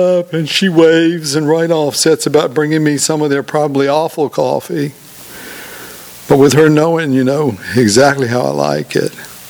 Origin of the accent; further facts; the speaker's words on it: Rocky Mount, North Carolina, United States; My hometown, Rocky Mount, North Carolina, lost a quarter of its real estate to a flood in 1999, the Hurricane Floyd flood.